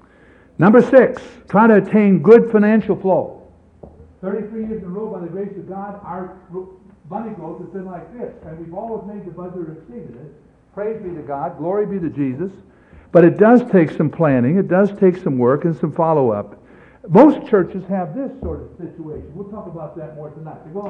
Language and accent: English; Pittsburgh, Pennsylvania, United States; also born or lived in New York; It's just part of growing up in Pittsburgh and New York.